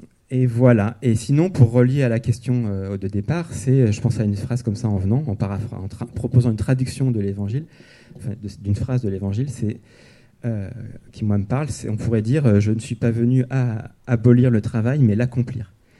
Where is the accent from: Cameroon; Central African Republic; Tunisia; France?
France; Auvergne-Rhône-Alpes; Et donc moi, j'ai grandi dans la Drôme.